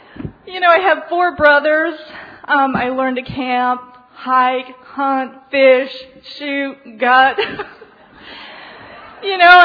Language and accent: English; Mesa, Arizona, United States; I'm from Mesa, Arizona, and I'm an alcoholic.